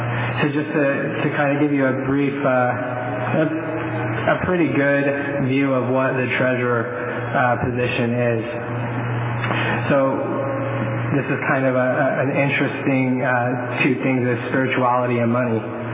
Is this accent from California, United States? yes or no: yes; Fresno, California, United States; I'm from Fresno.